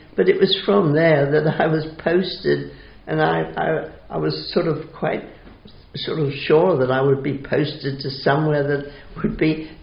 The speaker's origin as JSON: {"language": "English", "town": "Buckfastleigh", "region": "South West England", "country": "United Kingdom", "tie": "born or raised there", "said": "No, I grew up in Buckfast Lee."}